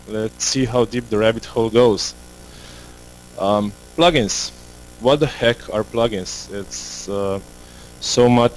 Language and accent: English; Slovenia; So I come from Slovenia. It's a neighboring country to Hungary. I live on the coastal side